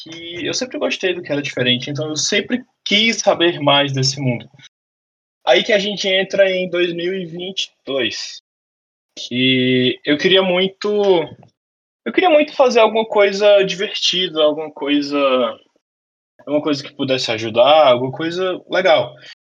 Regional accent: Teresina, Piauí, Brazil; moved away as an adult; tenho 22 anos, eu sou quase 23, né? Esse mês eu faço aniversário. Eu sou natural de Teresina, no Piauí, mas eu moro no interior de São Paulo, porque eu vim fazer faculdade aqui e tal.

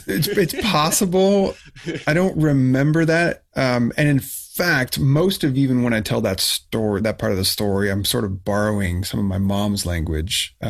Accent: Oregon, United States; now in San Diego, United States; But anyway, yes, Oregon, born and raised in Oregon. And now I live in San Diego.

